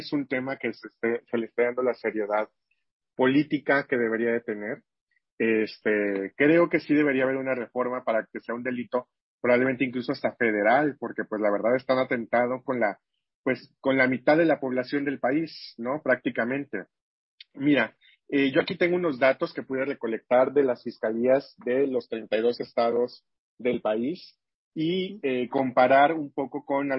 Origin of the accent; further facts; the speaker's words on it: Mexico; qué clase de sociedad somos como mexicanos